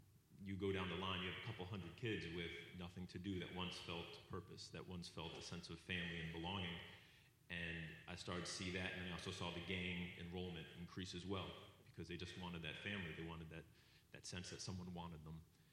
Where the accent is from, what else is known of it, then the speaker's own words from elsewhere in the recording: Union City, New Jersey, United States; also born or lived in Paterson; I'd say I was born and raised in Union City. Lived there up to the age of 16, and then things got kind of rough in the neighborhood. So my parents wanted us to move. We moved to Patterson.